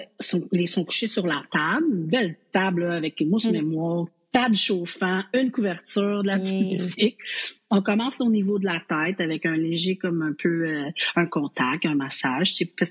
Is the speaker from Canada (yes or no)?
yes; Saint-Jean-sur-Richelieu, Quebec, Canada; now in Joliette, Canada; je viens originalement de Saint-Jean-sur-Richelieu, puis je suis atterrie dans la région de Lanaudière-Joliette pour un concours de circonstances. Là, mon mari est militaire, puis on a déménagé ici.